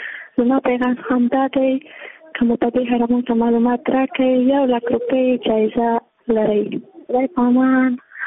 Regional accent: Jowzjan, Afghanistan; زه د جوزجان د ولایت یم.

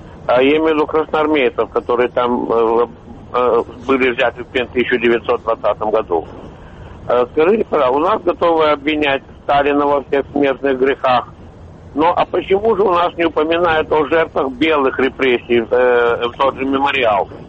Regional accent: Volgograd Oblast, Russia; из Волгоградской области.

